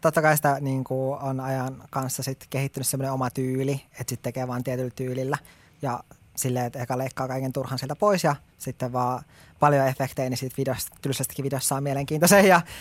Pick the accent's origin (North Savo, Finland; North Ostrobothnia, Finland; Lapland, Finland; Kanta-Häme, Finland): Lapland, Finland; mä oon Lapista kotoisin